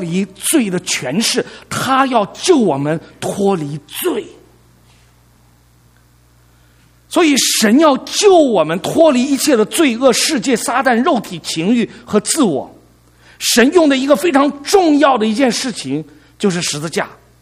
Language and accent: Chinese; China; now in United States; 我们中国人对不对，来到美国以后，我们入了美国籍了，我们就是美国人了，对不对？你拿着美国护照